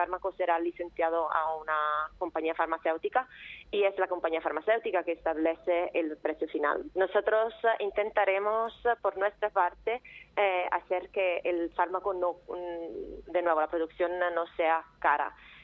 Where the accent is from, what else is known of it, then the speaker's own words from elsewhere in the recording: Italy; Spanish is a second language; now in Spain; Casi 8 años, yo soy italiana